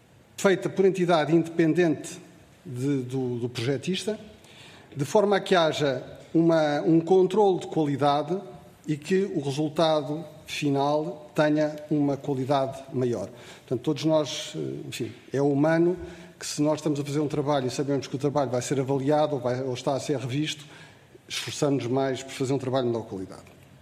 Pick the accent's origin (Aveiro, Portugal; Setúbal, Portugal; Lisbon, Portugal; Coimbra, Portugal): Lisbon, Portugal; eu sou de Lisboa